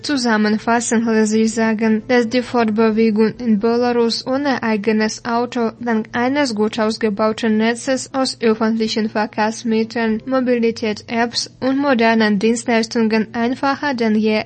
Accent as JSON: {"language": "German", "town": "Gera", "region": "Thuringia", "country": "Germany", "tie": "born or raised there", "said": "so auch in meiner Heimatstadt Gera."}